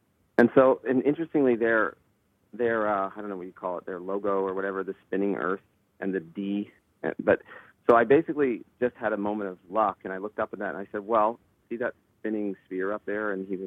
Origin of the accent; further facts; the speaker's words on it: Owen Sound, Ontario, Canada; Like, I'm from Owen Sound and I didn't have money.